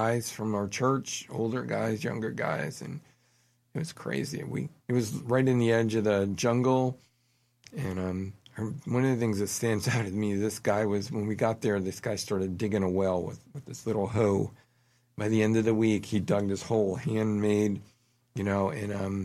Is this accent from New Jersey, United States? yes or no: yes; New Jersey, United States; also born or lived in Pittsburgh; Man, I grew up as a lost unchurched kid in New Jersey, and when I went to university, I became a pharmacist in Pittsburgh, so that's where I went to school at, Duquesne Univer